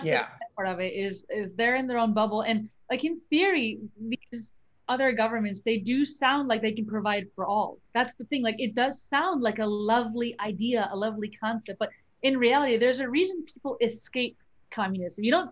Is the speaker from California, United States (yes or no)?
no; Chicago, Illinois, United States; now in Washington State, United States; like I'm from Illinois or from Chicago. You can't go to any restaurant right now. Everything's takeout. I'm in Washington State right now.